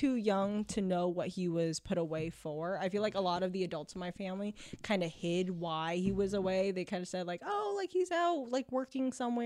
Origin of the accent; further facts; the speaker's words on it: California, United States; Raiders, yeah, always right, well like I'm from the Bay Area, so it was like either Raiders or 49ers.